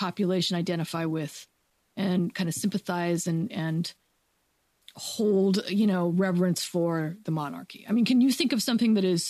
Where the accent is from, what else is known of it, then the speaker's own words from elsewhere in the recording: United States; Like, I'm an American and I don't get it.